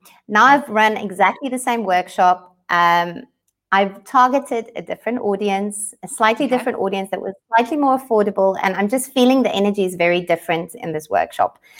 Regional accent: South Africa; But because I'm South African, I also target the African countries.

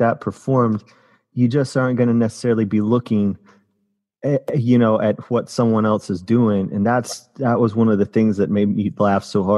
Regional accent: Doraville, Georgia, United States; because I'm from Doraville. And I remember when that place was being built, and Doraville Station was ended up being my key to everything.

